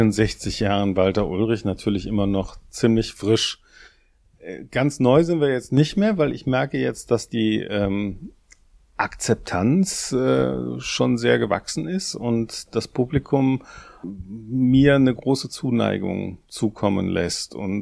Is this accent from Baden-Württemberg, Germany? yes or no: no; Brühl, North Rhine-Westphalia, Germany; Ich komme ja nun nicht weit weg von hier, nämlich aus Brühl, da bin ich geboren.